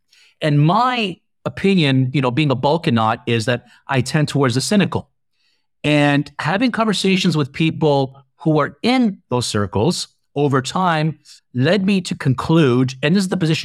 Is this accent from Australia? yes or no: no; Ontario, Canada; I grew up in Southern Ontario, right near the border with the United States, with Western New York.